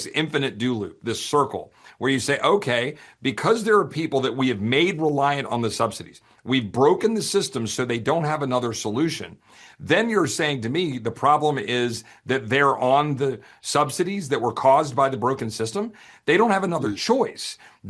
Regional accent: Texas, United States; borders policy is probably the one that's the worst, but only by an edge for this reason, especially as a Texan.

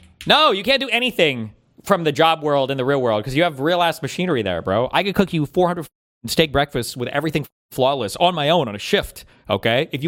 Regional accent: United States; Yeah, I'm American. We do eat steak for breakfast sometimes, motherfucker.

